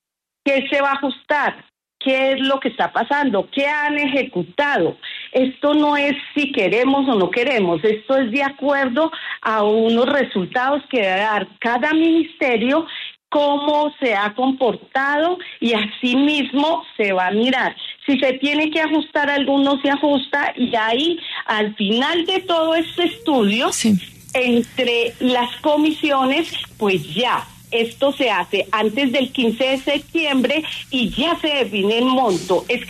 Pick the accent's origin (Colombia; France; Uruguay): Colombia; Somos colombianos y sentimos y somos solidarios en el momento que está pasando de alguna forma en el país.